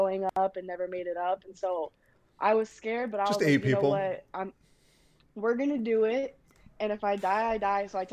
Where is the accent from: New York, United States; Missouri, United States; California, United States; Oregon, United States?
Oregon, United States; because I'm from Oregon and it's very important to me.